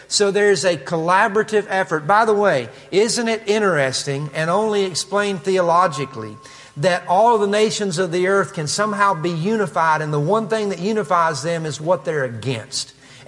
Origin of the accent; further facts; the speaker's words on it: Kentucky, United States; accent: Kentucky; I'll translate it with my Kentucky accent.